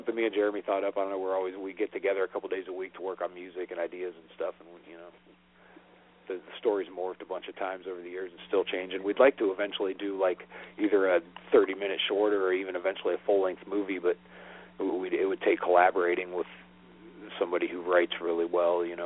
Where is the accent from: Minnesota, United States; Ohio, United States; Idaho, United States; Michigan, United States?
Ohio, United States; Yeah, I grew up in Ohio, so I've experienced it.